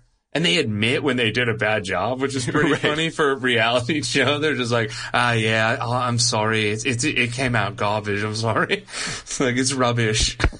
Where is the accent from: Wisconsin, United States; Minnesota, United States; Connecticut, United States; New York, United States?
Connecticut, United States; because I'm from Connecticut